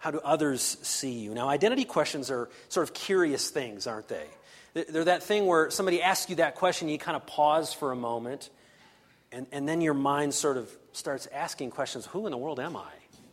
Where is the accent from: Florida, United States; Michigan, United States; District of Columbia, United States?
Michigan, United States; I mentioned that I'm from Michigan, and so I'm a kind of an older guy, and so when I was a kid, the Detroit Tigers were really, really good.